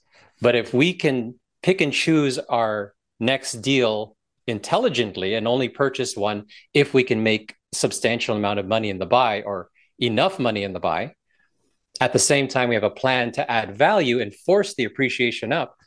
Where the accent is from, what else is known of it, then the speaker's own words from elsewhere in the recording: Toronto, Ontario, Canada; now in Orlando, United States; Scarborough in Toronto, Ontario, Canada, and that was over 40 some odd years ago. And about 7 years ago, I relocated my wife from Toronto to escape winters to live and be based down here in sunny Orlando, Florida.